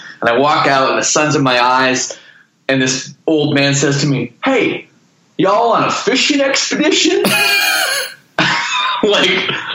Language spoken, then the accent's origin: English; Toronto, Ontario, Canada; I'm from Toronto.